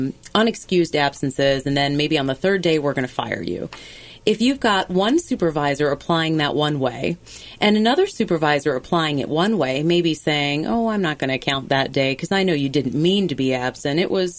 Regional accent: Naperville, Illinois, United States; now in Des Moines, United States; I am. I grew up in Naperville.

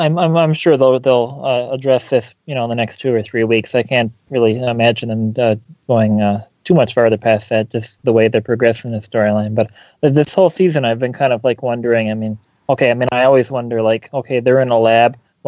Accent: Wisconsin, United States; I mean, I'm from Wisconsin.

